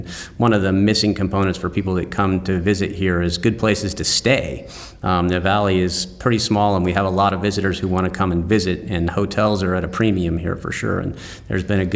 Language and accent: English; Santa Rosa, California, United States; also born or lived in Napa; And I grew up in Santa Rosa. Well, my brother and sister both went to high school in Santa Rosa, actually. It's over in Sonoma County.